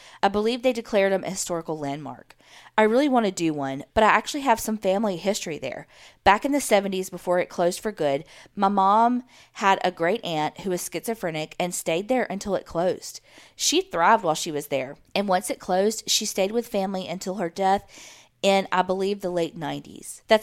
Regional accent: Westland, Michigan, United States; I'm from Westland, Michigan, home of the Eloise Asylum.

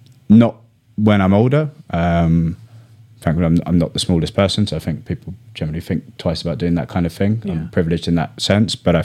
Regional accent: Brighton, South East England, United Kingdom; I grew up in Brighton, so that resonated quite strongly with me.

